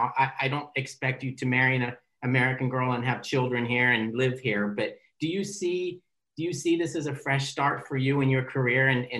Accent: Australia; moved away; also born or lived in Southern California, United States; I grew up in Australia and then Southern California.

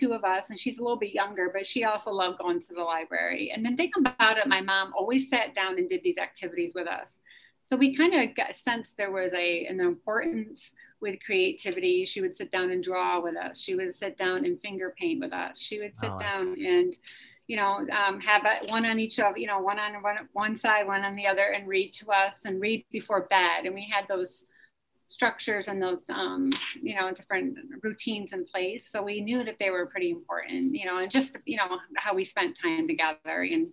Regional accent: Cooperstown, New York, United States; I was born in Cooperstown, New York. So central New York area, you know, I don't know if I want to give the year, but it was back in the, 1970. And I grew up on a dairy farm

